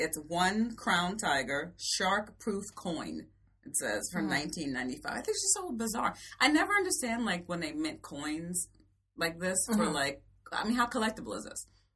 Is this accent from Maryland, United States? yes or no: yes; Chestertown, Maryland, United States; I think I would want to see, like, my hometown. It's not very big, but it is near the water. So Chestertown, Maryland can get bit.